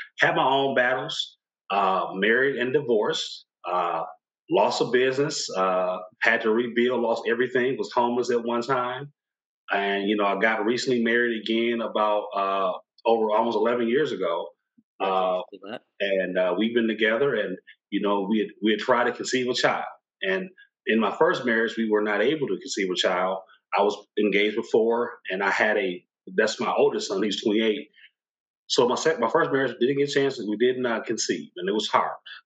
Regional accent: Milwaukee, Wisconsin, United States; also born or lived in St. Louis; So I'm from Milwaukee. Grew up here. Born in St. Louis, but grew up here. Educated in a mixture of black public schools and white public schools.

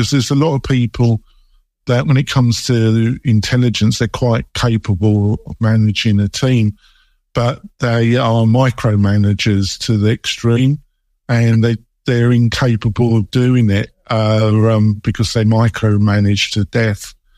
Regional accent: England, United Kingdom; Well, there's no chance of that because I'm English for me, is there?

